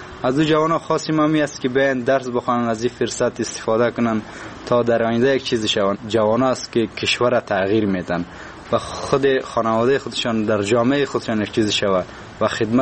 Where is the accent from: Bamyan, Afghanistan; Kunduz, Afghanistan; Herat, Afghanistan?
Kunduz, Afghanistan; Khanabad; born there; از ولایت قندوز در ولسوالی خان‌آباد به دنیا آمدیم.